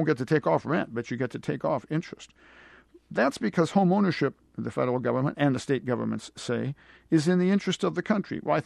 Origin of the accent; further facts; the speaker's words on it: Decatur, Illinois, United States; And I told him I was from Decatur